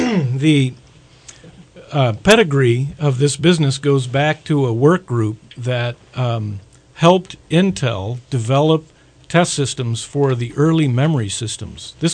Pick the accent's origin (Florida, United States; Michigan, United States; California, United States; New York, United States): California, United States; Redding; I grew up here in Reading. I went to Nova High School. I went to Shasta High School.